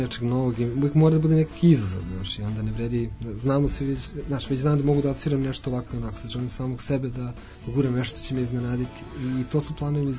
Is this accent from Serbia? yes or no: yes; Belgrade, Serbia; ja sam trenutno gitarista iz Beograda